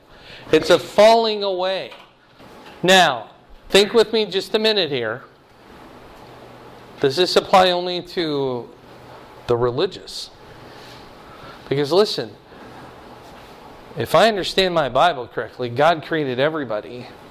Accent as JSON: {"language": "English", "region": "Iowa", "country": "United States", "tie": "born or raised there", "said": "I grew up in Iowa. Maybe you've heard of it. State of Iowa."}